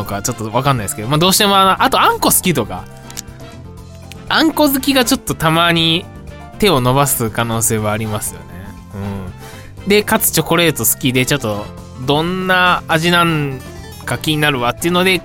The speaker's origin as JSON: {"language": "Japanese", "region": "Kansai", "country": "Japan", "said": "僕、関西出身なんですけど"}